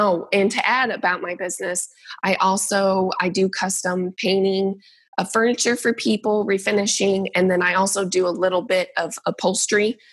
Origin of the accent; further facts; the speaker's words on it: Missouri, United States; now in Southern Illinois, United States; The reason I opened my brick and mortar is I'm in Southern Illinois. I'm originally from Missouri, grew up there, and had a full-time job there.